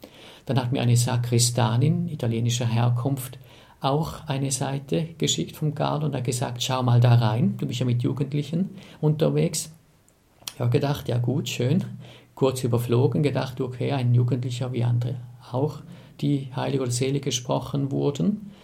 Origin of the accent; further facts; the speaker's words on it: Tübach, St. Gallen, Switzerland; ich bin aufgewachsen in Tübach, war dort Ministrant und durch den Ministrantendienst ist in mir der Wunsch gereift, in ein Kloster einzutreten, um Priester zu werden.